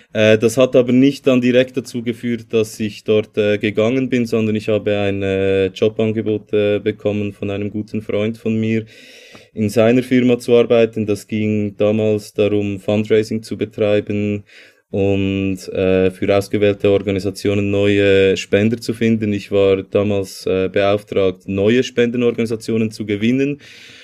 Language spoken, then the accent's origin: German; Switzerland; ich stamme aus dieser Gegend, das ist meine Heimat. Ich bin eigentlich immer mit ein paar Unterbrüchen hier gewesen und hier bin ich zu Hause.